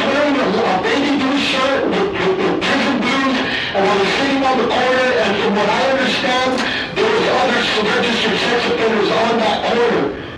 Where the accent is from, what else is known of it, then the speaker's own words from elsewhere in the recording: Tucson, Arizona, United States; now in Phoenix, United States; I'm from Tucson, Arizona, and I was forced to reside in Phoenix, Arizona, sir.